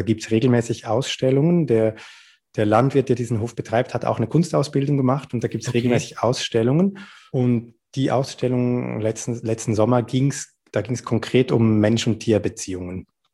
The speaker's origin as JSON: {"language": "German", "country": "Switzerland", "tie": "born or raised there", "said": "Das ist eine halbe Stunde von Zürich entfernt, also meine Heimatstadt. Da ist meine Schwester, meine Eltern, ganz viele Freunde von mir."}